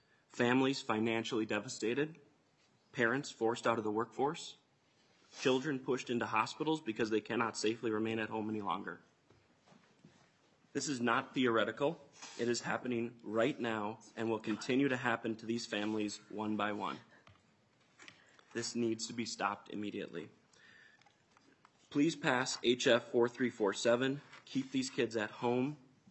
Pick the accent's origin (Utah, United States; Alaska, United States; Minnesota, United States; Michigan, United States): Minnesota, United States; Medina; I am here from Medina, Minnesota.